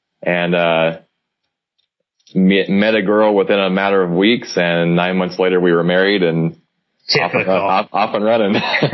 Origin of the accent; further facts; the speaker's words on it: Oregon, United States; I live in Salem, Oregon. I live in the same state I grew up in.